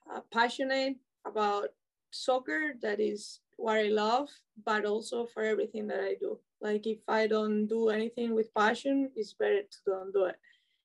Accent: Aracena, Andalusia, Spain; I love where I live. Well, my hometown. Not where I live right now, but it's a small town, around 10,000 people. But it's close to Sevilla, that is an hour away.

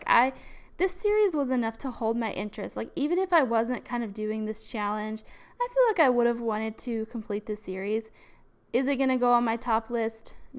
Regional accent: Alabama, United States; I am from Alabama, and football is a very big thing here.

